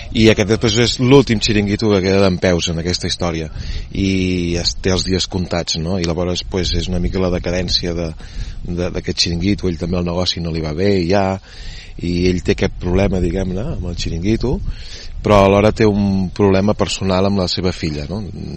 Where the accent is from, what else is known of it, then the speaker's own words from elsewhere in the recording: Terrassa, Catalonia, Spain; jo no soc de Barcelona, soc de Terrassa